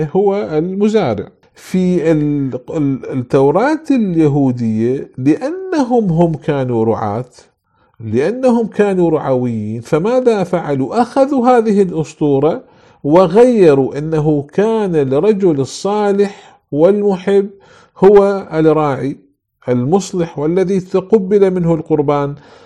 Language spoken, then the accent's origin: Arabic; Iraq; عندنا في العراق